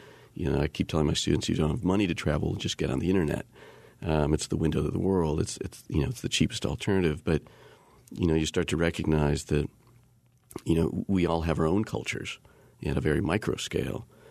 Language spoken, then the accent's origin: English; Midwest, United States; first language German; English is a second language; German is my first language, but I grew up in a house in the upper Midwest speaking German.